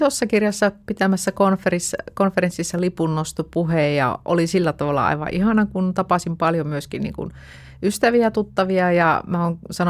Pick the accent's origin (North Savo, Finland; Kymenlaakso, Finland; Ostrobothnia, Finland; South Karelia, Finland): North Savo, Finland; Lapinlahti; kuuluu vielä omaan kotikuntani Lapinlahden puolelle